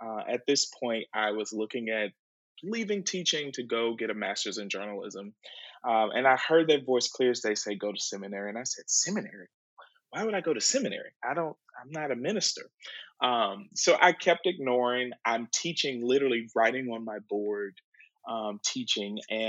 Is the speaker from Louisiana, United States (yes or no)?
no; Winston-Salem, North Carolina, United States; growing up in Winston-Salem, but more specifically growing up in St. Stephen's